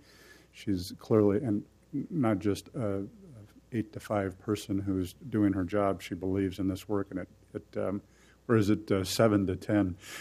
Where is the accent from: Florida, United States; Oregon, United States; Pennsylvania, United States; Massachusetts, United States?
Oregon, United States; Portland; when somebody says, where are we from? We're from Northeast Portland, whether we live in Oregon or not